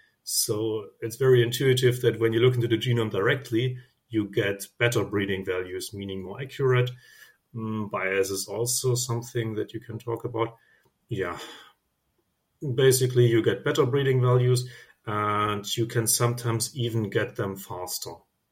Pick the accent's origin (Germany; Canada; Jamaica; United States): Germany; I'm from Germany